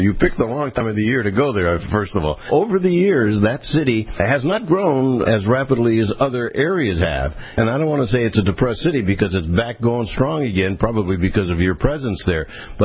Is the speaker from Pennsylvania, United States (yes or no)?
yes; Erie, Pennsylvania, United States; now in Orlando, United States; I'm from Erie, Pennsylvania. I live in Orlando, Florida, the past 29 years, but I was raised everything. My whole family is in Erie, Pennsylvania.